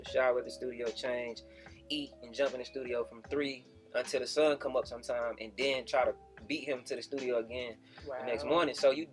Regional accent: Columbia, South Carolina, United States; Now, I would say Columbia in my hometown, man. So, most artists that I know, it's so difficult for them to get their hometown to rock with them. And for whatever reason, my hometown has always rocked with me.

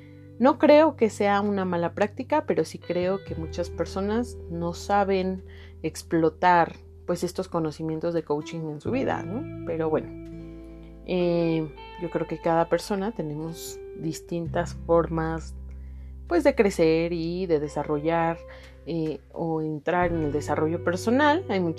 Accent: Mexico; vivo en la Ciudad de México, así que es muy caótica. Vivimos en un tema de violencia para los que somos de México o de algunos países latinoamericanos.

